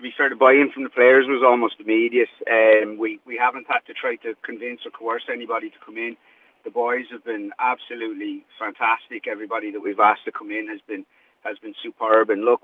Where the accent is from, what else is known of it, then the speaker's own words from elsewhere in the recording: Wexford, Leinster, Ireland; I'm obviously from Wexford